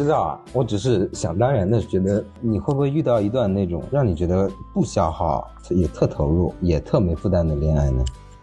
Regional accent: Zhanjiang, Guangdong, China; also born or lived in Maoming; 我是出生在广东一个沿海城市叫茂名的一个小地方，刚出生八个月之后就被我奶奶带到了湛江，也是一个沿海城市。

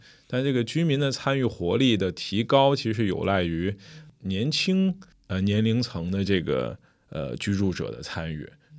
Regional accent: Beijing, China; now in Shanghai, China; 我作为一个北京人啊，我已经住在上海十年了，那我十年都住在一个街道，就是新华路街道。

